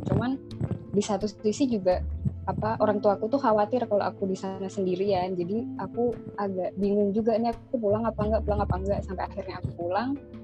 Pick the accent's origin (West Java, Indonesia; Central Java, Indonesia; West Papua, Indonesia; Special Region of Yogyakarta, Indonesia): Central Java, Indonesia; Karanganyar; Iya, aku di rumah, aku di Karanganyar, aku masih di rumah sampai sekarang.